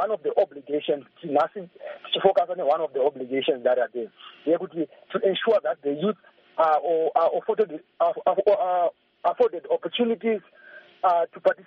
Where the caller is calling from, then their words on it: Kadoma, Mashonaland West, Zimbabwe; I'm calling from Kadoma Zimbabwe